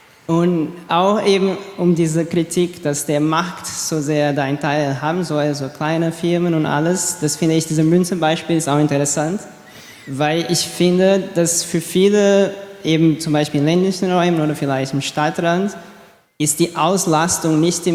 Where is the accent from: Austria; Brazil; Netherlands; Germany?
Brazil; ich komme aus Brasilien und da haben wir sehr gut gesehen